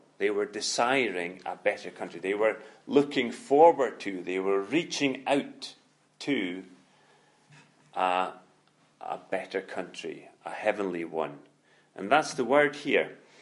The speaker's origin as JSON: {"language": "English", "country": "Faroe Islands", "tie": "born or raised there", "said": "when I was a young man, a teenager growing up in Faroe"}